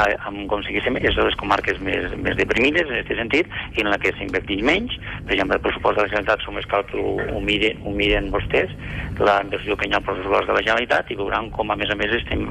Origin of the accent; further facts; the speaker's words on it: Catalonia, Spain; vaig néixer a Catalunya, me sento català i somnio en Catalunya